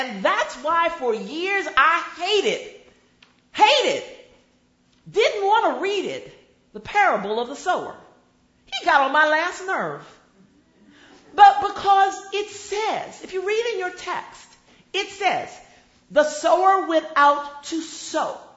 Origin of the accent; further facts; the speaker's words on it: East Chicago, Indiana, United States; born there; also born or lived in Oakland, California / Boston, Massachusetts; Beloved, you know that I was born in East Chicago, Indiana, and that I've lived in Oakland, California, and Boston, Massachusetts, and Aldi, Virginia